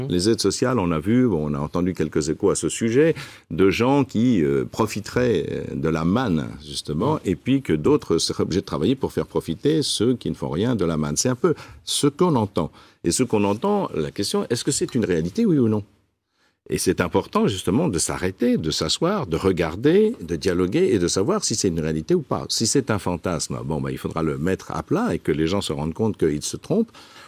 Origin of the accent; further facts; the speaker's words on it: Paris, Île-de-France, France; oui, je suis parisien